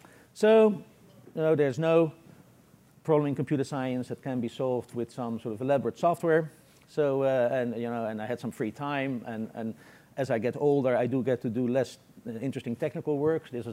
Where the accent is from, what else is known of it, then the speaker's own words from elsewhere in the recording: Netherlands; I'm originally from Holland.